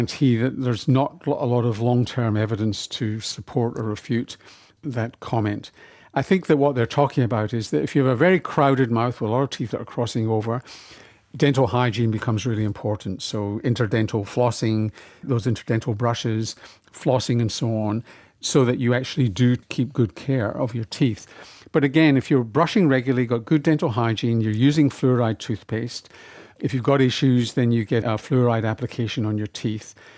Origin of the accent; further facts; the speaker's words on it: Glasgow, Scotland, United Kingdom; I think that my problems with dental care are more to do with growing up in Glasgow with a terrible diet than my crowded mouth.